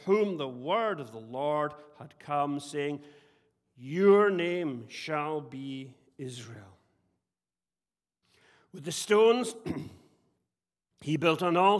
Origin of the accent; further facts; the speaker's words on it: Scotland, United Kingdom; accent: Scottish; And if my Scottish accent comes on really thick and strong, forgive me.